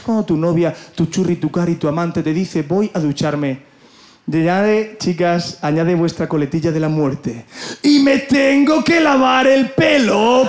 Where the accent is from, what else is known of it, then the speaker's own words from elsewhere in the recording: Murcia, Region of Murcia, Spain; Yo soy de Murcia